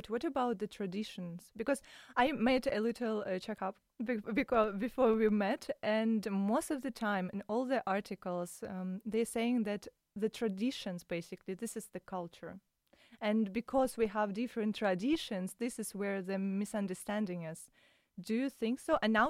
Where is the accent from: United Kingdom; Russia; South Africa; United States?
Russia; English is a second language; As I said, like I'm from Russia, and I'm like, why?